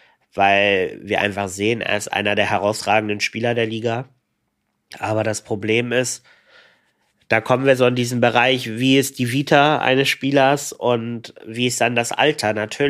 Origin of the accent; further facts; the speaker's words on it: Hamburg, Germany; Gerade wir beide haben da schon sehr viel gesehen als Hamburger